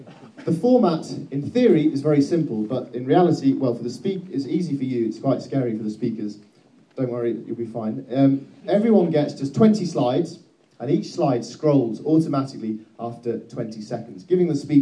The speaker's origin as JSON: {"language": "English", "region": "England", "country": "United Kingdom", "said": "So I'm afraid that I'm the English imposter for the evening."}